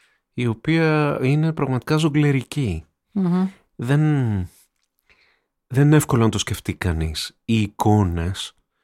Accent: Peloponnese, Greece; Εγώ δεν είμαι κριτικός, είμαι μανιάτης ως γνωστό.

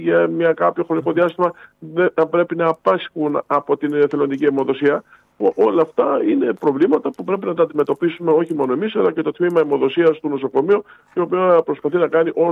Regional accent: Greece; Διότι δυστυχώς ως Έλληνες, ενώ έχουμε τόσα πολλά προτερήματα, υστερούμε στο κομμάτι αυτό του εθελοντισμού.

